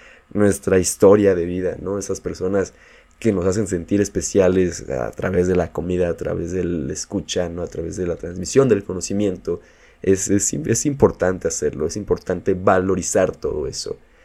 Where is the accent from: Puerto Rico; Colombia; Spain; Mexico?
Mexico; el valor de lo que podemos hacer como mexicanos al momento de hacer un platillo